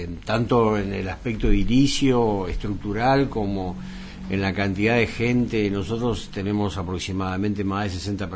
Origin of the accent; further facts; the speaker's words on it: Buenos Aires, Argentina; Ella es de La Boca como yo, nosotros somos los dos de La Boca, nacimos uno enfrente de otro.